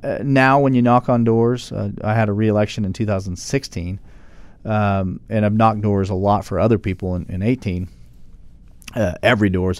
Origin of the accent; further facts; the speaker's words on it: Catoosa, Oklahoma, United States; I'm from Catoos, Oklahoma. Yeah. And I like to say that's rural Oklahoma.